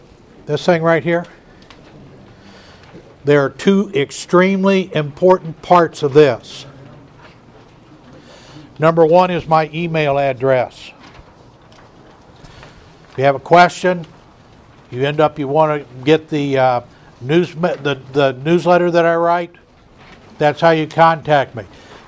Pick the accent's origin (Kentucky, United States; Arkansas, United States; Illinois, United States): Kentucky, United States; Louisville; I'm from Louisville, Kentucky.